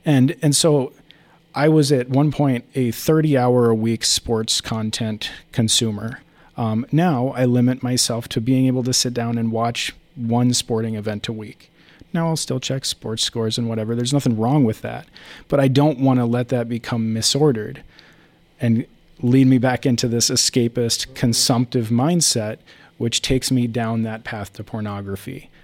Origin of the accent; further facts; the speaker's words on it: Dallas, Texas, United States; I grew up in Dallas. Well, I was born in Dallas, So all of their sports teams I kept. I lost the accent.